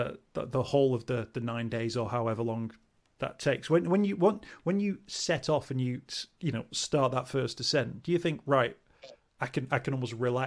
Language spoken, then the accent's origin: English; Chorley, North West England, United Kingdom; you get the opportunity to walk through my hometown of Chorley.